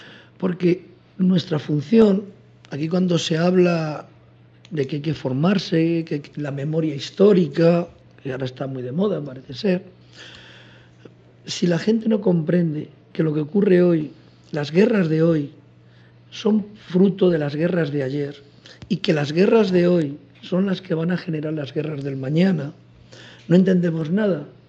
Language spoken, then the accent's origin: Spanish; Spain; Porque el drama nuestro, como español, es que nuestro gobierno dentro de Europa tampoco.